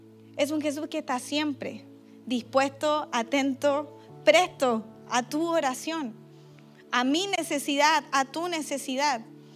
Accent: Chile; Yo como chilena he ido muchas veces para allá

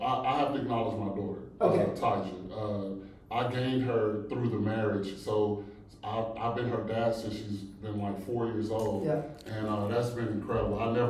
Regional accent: Charlotte, North Carolina, United States; also born or lived in Chicago / Florida; now in Oklahoma, United States; It's home. But I was born in Chicago, raised in Charlotte, North Carolina.

